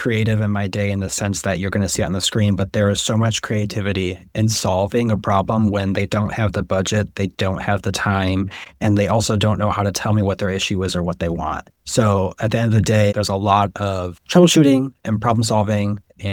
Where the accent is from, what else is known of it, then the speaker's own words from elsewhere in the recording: New York, United States; and as a New Yorker, you're not allowed to fangirl over the fact that you're in the elevator with your idol